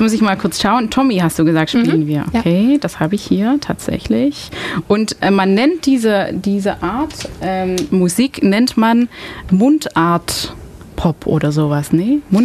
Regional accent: Belgium; German is a second language; moved away as an adult; now in Ulm, Germany; ich komme nicht aus Deutschland, also ich komme aus Belgien. Ich verstehe schon. Also ich bin seit 6 Jahren in Ulm. Ich lerne seit 6 Jahren Deutsch

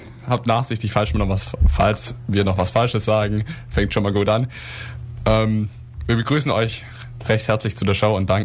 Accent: Laupheim, Baden-Württemberg, Germany; ich komme aus Laupheim direkt

